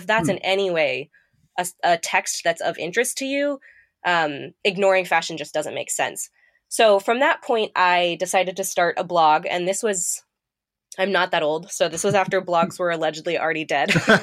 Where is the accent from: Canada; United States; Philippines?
Philippines; Manila, Metro Manila; but I grew up overseas in Manila, Philippines, and I grew up around a lot of poverty, quite frankly